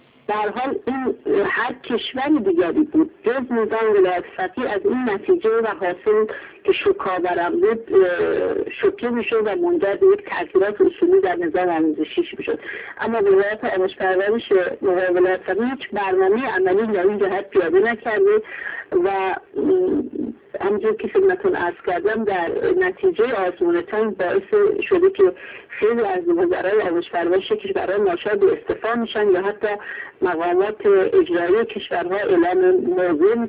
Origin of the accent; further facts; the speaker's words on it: Iran; مسلماً به عنوان یک ایرانی از مقایسه این ارزشیابی ها در سطح جهانی نه تحقیر ایرانی رو مد نظر داریم